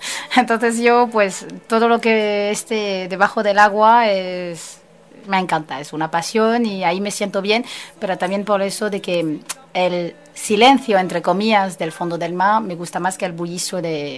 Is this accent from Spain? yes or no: no; Somalia; Mozambique ya se ha tranquilizado, porque ya todo el jaleo este se encuentra más bien en Somalia, por mi tierra.